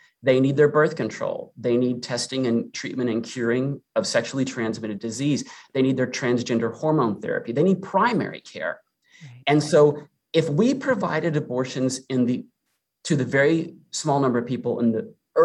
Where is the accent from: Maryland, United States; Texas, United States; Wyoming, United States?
Texas, United States; San Antonio; Okay, so look, I grew up in San Antonio. I've lived my entire life here. I grew up with over 50 first cousins throughout South Texas.